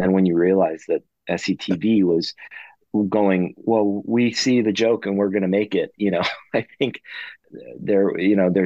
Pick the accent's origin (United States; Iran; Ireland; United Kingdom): United States; California; Can you tell I'm from California?